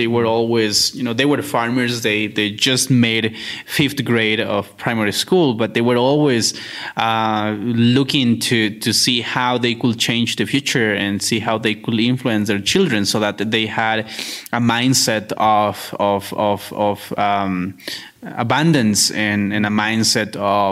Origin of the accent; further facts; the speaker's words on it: Colombia; English is a second language; "I am from Colombia." and that was my level of English.